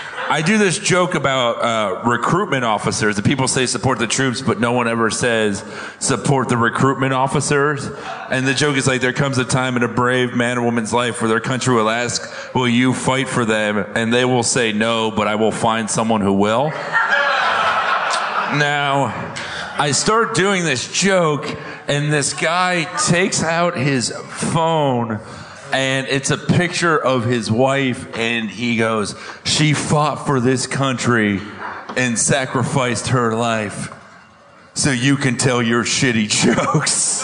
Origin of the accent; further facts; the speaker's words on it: Florida, United States; Because, like, I'm from the Florida with brown people, and so they fucking really hated me. Like, being from Florida made it worse.